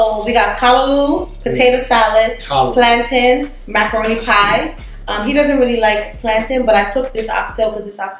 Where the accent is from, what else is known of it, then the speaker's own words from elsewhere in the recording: New York, United States; Yeah, I'm from Park Slope.